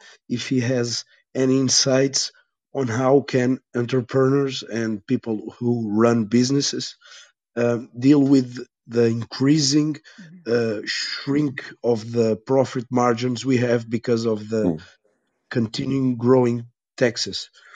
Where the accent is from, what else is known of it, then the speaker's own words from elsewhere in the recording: Portugal; because I'm from Portugal and we have a socialist government